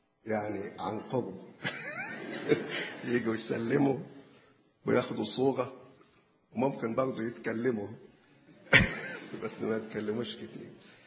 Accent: Egypt; بلادنا مصر

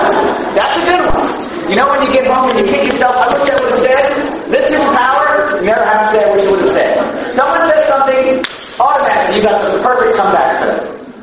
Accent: United States; I am from America.

